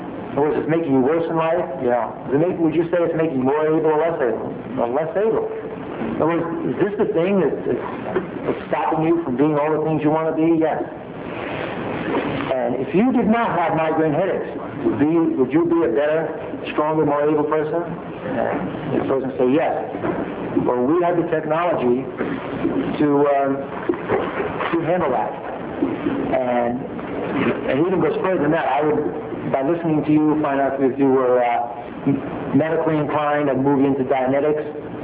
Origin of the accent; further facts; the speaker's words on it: New York City, New York, United States; I grew up in New York City. I was a pool player. I'm a guy of the streets, you know